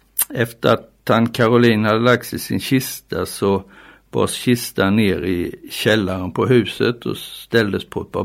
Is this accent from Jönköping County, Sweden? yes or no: yes; Tenhult, Jönköping County, Sweden; Jag är uppvuxen i Tenhult på andra sidan av Jönköping.